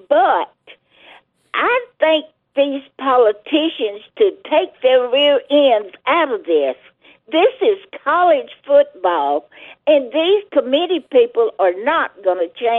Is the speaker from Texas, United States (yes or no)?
no; Alabama, United States; also born or lived in Mobile; Right here in Alabama. I was born down around Mobile.